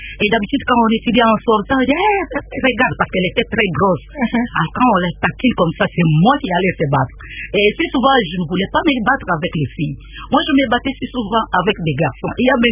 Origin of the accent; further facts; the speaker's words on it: Lubumbashi, Haut-Katanga, DR Congo; j'ai grandi à Lubumbashi, tu vois, presque tous les enfants de Lubumbashi sont très éveillés.